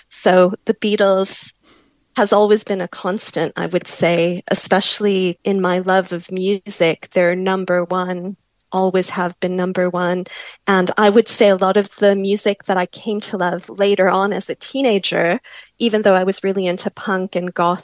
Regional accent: Chicago, Illinois, United States; I grew up in Chicago, so it's, you know, a 2.5 hour flight or something.

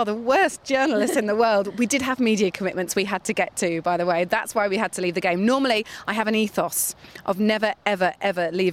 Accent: England, United Kingdom; Such typical English, aren't we?

